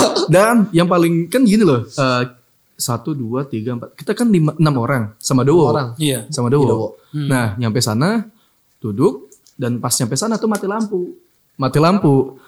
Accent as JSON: {"language": "Indonesian", "region": "West Java", "country": "Indonesia", "said": "Sedangkan sisanya tuh kayak … Kita dari Jawa Barat."}